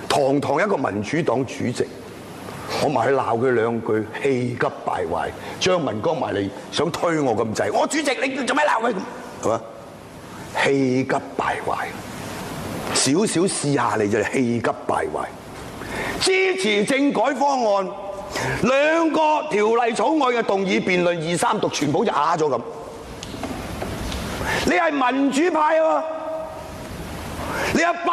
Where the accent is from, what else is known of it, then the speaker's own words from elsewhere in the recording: Hong Kong; 我哋香港人争取一人两票